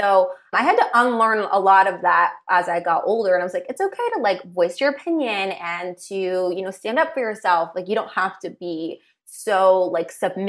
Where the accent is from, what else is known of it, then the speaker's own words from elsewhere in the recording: Los Angeles, California, United States; I grew up out here in LA.